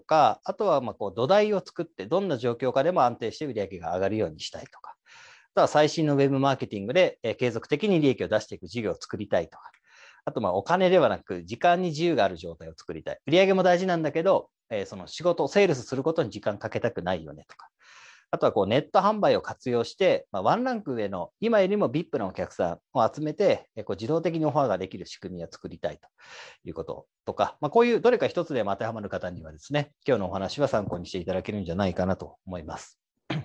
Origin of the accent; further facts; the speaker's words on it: Kyoto, Japan; born there; now in Osaka, Japan; 京都で生まれまして、現在大阪に住んでおりまして、妻と4人の子供と6人で生活しております。